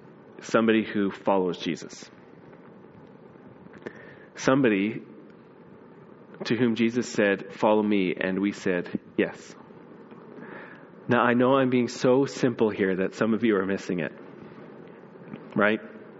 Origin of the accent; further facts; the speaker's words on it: Vernon, United States; When I was growing up, that place wasn't Nazareth. It was Cherryville. I grew up in Vernon.